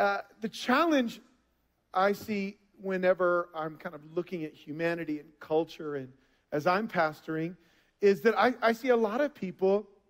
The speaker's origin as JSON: {"language": "English", "town": "Austin", "region": "Texas", "country": "United States", "said": "And so I come all the way from Austin, Texas, the greatest country in America."}